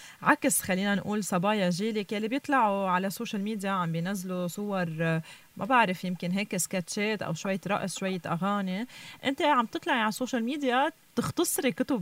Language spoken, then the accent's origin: Arabic; Lebanon; إذا نحن ما شجعنا بعض كلبنانيين وسوقنا لبعض